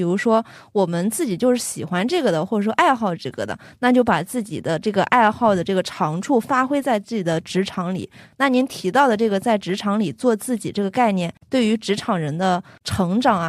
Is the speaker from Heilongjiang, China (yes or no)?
no; Shandong, China; 我是一个山东人，其实酒量还行